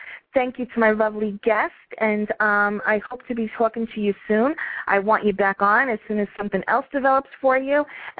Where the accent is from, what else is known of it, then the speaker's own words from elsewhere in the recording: New York, United States; I'm a screamer, period. I talk loud. I'm from New York, but I really feel like I'm talking really, really loud.